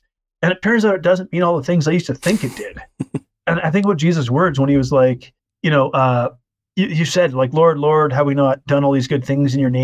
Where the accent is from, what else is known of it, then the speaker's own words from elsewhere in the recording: Canada; Right. I feel like, so I'm Canadian, and I feel like American Christianity is like a little bit different than like anywhere else in the world.